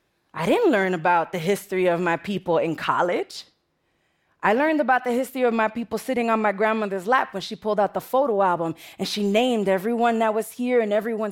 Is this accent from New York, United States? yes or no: yes; Bronx, New York, United States; Like I said, I'm from the Bronx, and the Bronx is tough.